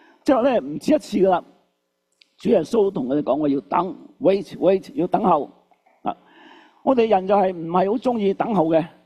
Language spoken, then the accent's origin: Cantonese; Canada; 咁呢個就適合我哋加拿大人嚟思想嘅一個題目